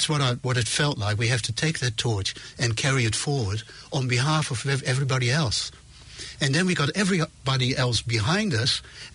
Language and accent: English; Netherlands; English is a second language; now in New Zealand; I wasn't grown up in New Zealand. I came from Holland.